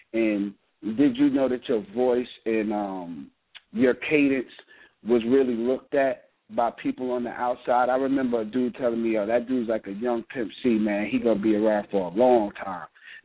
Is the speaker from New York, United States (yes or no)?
yes; New York, United States; I grew up in New York. At a point when New York had it, it was great.